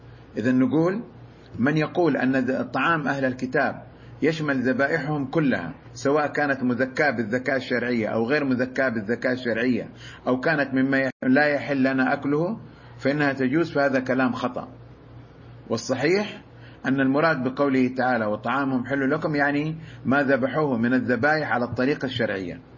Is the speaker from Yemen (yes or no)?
no; Saudi Arabia; من عندنا في السعودية